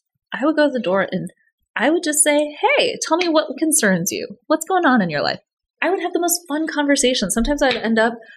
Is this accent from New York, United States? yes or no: no; Fort Dodge, Iowa, United States; as I would in my hometown of Fort Dodge. People in Fort Dodge understand the story